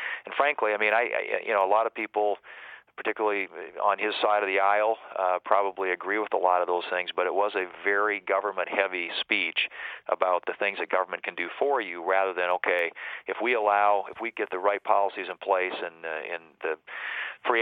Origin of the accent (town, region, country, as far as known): South Dakota, United States